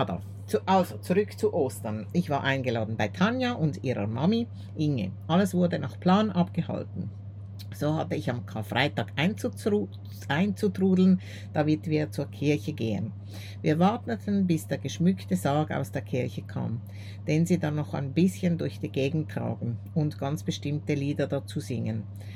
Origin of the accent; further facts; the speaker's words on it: Switzerland; Als Schweizerin bin ich nun besonders verwöhnt